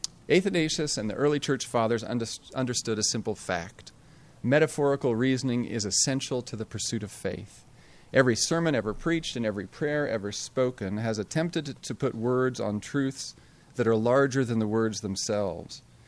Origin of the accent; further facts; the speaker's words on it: La Jolla, California, United States; Born and raised in La Jolla, an Ivy League graduate, a Rhodes Scholar, I was in Calexico as a missionary.